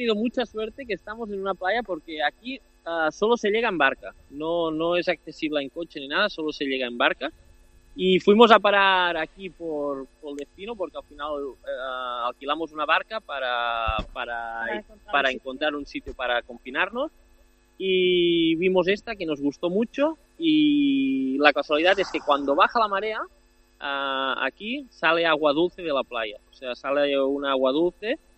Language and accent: Spanish; Mata de Pera, Catalonia, Spain; Yo de Barcelona, cerca de Barcelona, un pueblecito que se llama Mata de Pera.